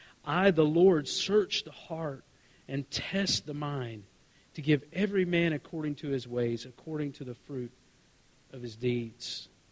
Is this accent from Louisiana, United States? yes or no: no; Mississippi, United States; And I know I grew up in Mississippi, okay? We lived in a trailer, and we parked it behind the house. So you can just imagine what that looked like in rural Mississippi.